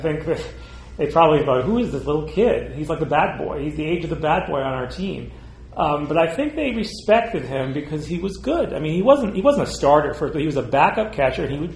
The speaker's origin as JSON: {"language": "English", "region": "Rhode Island", "country": "United States", "tie": "born or raised there", "said": "I loved baseball growing up. I grew up in Rhode Island."}